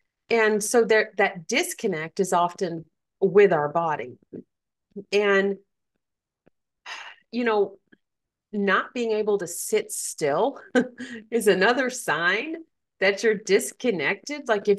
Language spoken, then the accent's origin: English; the South, United States; I grew up in the South and I grew up without technology.